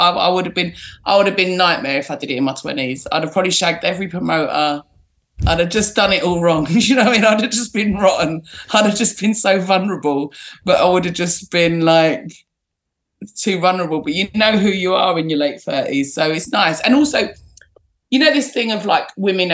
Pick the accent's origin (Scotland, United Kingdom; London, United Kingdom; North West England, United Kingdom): London, United Kingdom; I was born in Manor Park, E12, and then I'm in Forestgate. I've probably moved about half a mile up the road, but still, all my family live around here